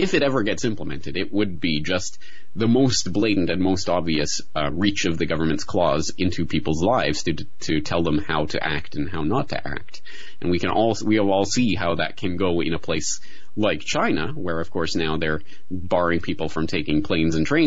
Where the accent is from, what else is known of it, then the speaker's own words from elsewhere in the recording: Canada; I'm Canadian. I'm kind of socialist by default or socialist by birth.